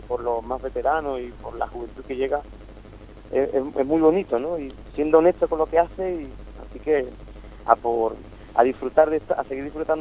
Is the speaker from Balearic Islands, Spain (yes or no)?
no; Jerez de la Frontera, Andalusia, Spain; No sé si será porque soy de Jerez de la Frontera y he hecho muchas vendimias para comprarme los primeros amplificadores de guitarra